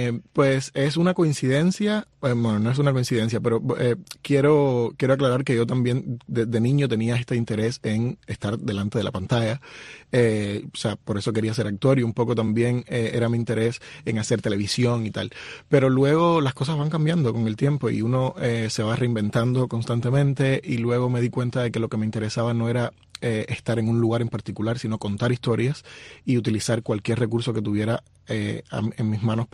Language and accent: Spanish; Pinar del Río, Cuba; Yo soy de Pinar del Río.